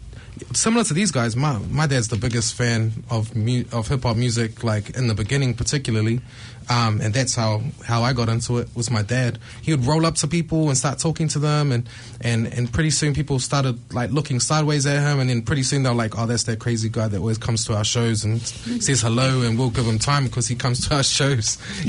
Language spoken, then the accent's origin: English; Grey Lynn, Auckland, New Zealand; Just, like, we're from Grey Lynn.